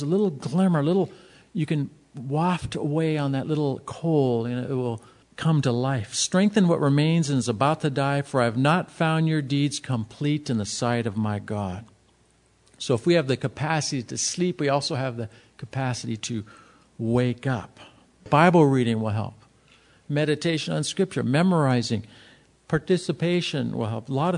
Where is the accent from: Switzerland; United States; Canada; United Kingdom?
United States; El Cajon, California; I grew up in the El Cajon when it was rural. I guess it was in the 50s.